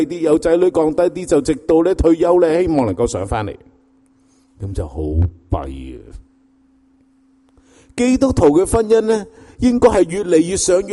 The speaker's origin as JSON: {"language": "Cantonese", "region": "Guangdong", "country": "China", "said": "我哋广东人可能讲当冇感情嘅时间"}